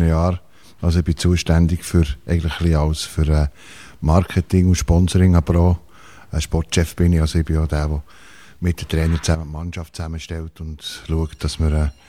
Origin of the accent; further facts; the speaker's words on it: Merzligen, Bern, Switzerland; Ich bin nicht ein Emmentaler übrigens. Ich bin im Seeland aufgewachsen. So in einem Bauerndörfli zwischen Biel und Arberg, in Märzligen.